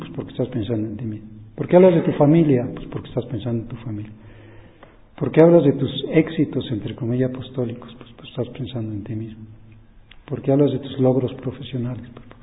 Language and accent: Spanish; Mexico; Bueno, yo soy un pobre mexicano.